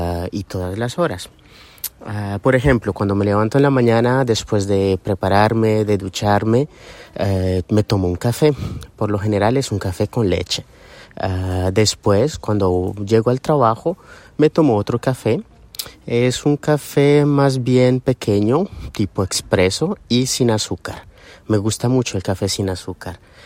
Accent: Colombia; Primero porque soy colombiano y en Colombia tenemos la costumbre de tomar café todo el tiempo y desde que somos pequeños.

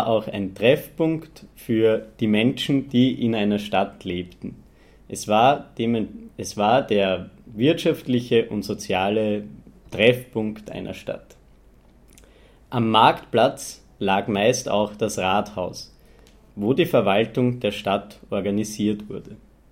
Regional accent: Lower Austria, Austria; ich komme aus Niederösterreich in der Nähe von Wien in Österreich.

